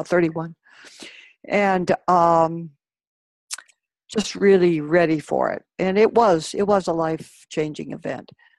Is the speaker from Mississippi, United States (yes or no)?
no; Los Alamos, New Mexico, United States; I grew up in Los Alamos, New Mexico, and my family moved there when I was 3 years old